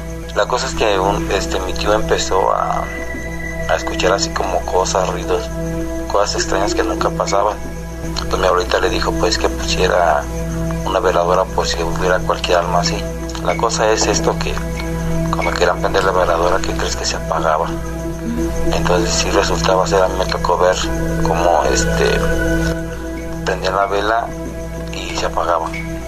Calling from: Guanajuato, Mexico; Soy de acá de Iriangato, Guanajuato.

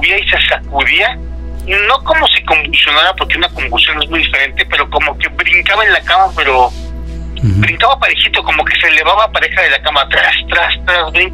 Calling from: Toluca, State of Mexico, Mexico; de Toluca. Ya he hablado varias veces con ustedes

